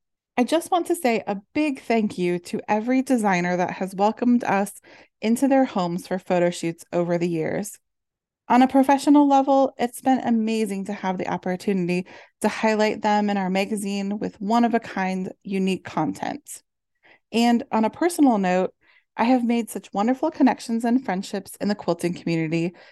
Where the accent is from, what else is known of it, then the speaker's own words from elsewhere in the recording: Midwest, United States; Growing up in the Midwest, where we don't have scorpions, I had no idea that they actually glow blue-green